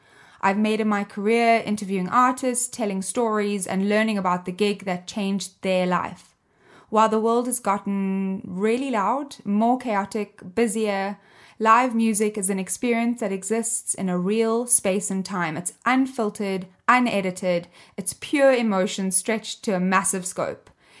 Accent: Cape Town, Western Cape, South Africa; music and pop culture journalist and live music fanatic. I grew up in Cape Town, South Africa.

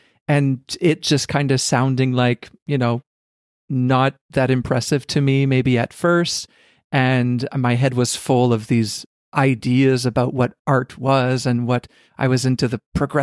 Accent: Canada; even though I'm Canadian, like you

